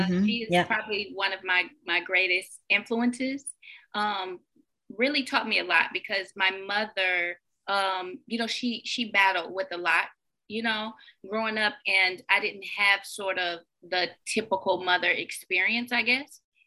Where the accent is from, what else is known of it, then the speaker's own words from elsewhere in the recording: Dallas, Texas, United States; You know, the family values that is so embedded in the culture. In Dallas and I guess the South in general